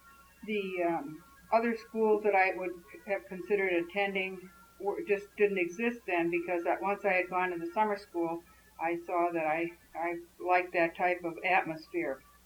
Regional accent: Wauwatosa, Wisconsin, United States; I was born on October 20th, 1927, in Milwaukee, Wisconsin. My early years of schooling in high school were through the Wauwatosa High School system, where I graduated in 1945.

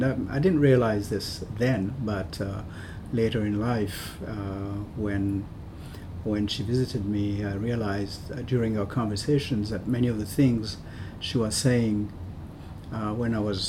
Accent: Burundi; also born or lived in Uvira, Congo; Though I was born in Congo, in Uvira, in the city of Uvira, when I became conscious of things, we were in Burundi, we were living in Burundi, and my family lived there for quite some time.

